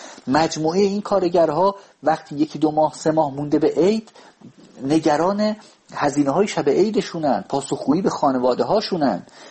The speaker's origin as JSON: {"language": "Persian", "town": "Babol", "region": "Mazandaran", "country": "Iran", "tie": "born or raised there", "said": "از شهر خودم که شهر بابل باشه، شهری که توش بزرگ شدم"}